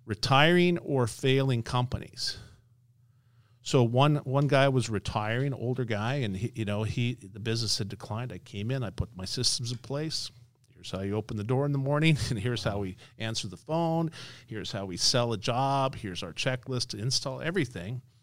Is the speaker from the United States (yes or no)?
yes; Las Vegas, Nevada, United States; I'm born and raised in Las Vegas, based in Las Vegas.